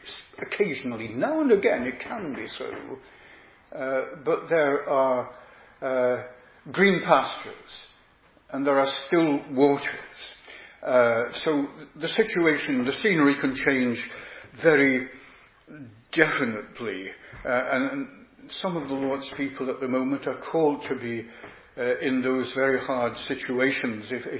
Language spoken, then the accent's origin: English; Yorkshire and the Humber, United Kingdom; the grammar school that I attended in Yorkshire was at the edge of a huge plateau. It was on the outskirts of my hometown, just about where the moors began